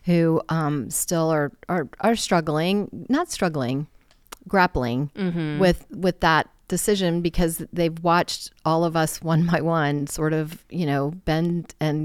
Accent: Virginia, United States; typical teenager, young adult growing up in Northern Virginia, it's very performance based.

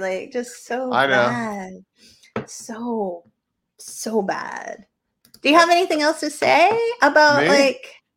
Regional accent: New Hampshire, United States; First off, you're admitting that we've ever done it, which I think is against the rules because I'm from New Hampshire.

